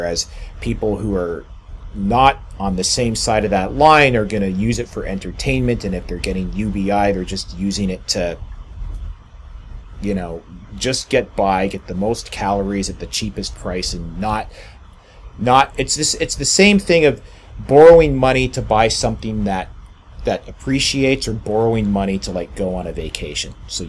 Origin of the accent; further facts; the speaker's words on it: Canada; And as a Canadian, I mean, typically we shouldn't care what goes on in another country's election